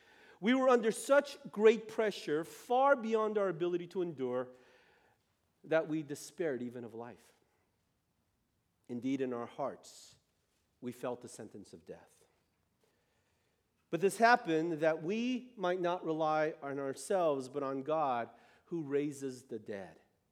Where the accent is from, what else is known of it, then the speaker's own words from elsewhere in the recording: United States; English is a second language; But I grew up in America